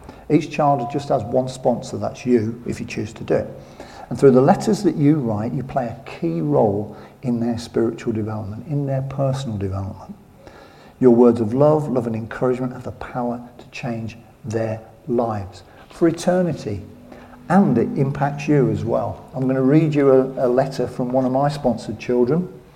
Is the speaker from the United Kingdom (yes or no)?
yes; England, United Kingdom; Well, no, I don't, because we're English and we usually lose, don't we?